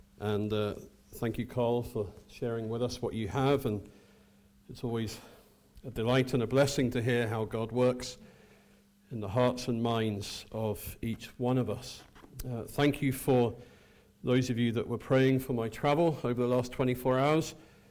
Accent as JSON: {"language": "English", "region": "South East England", "country": "United Kingdom", "tie": "born or raised there", "also_born_or_lived": "Northampton", "said": "In 1979, I was born in Northampton, and after a few months, we moved as a family down to Kent, where we lived till I was 16 years of age."}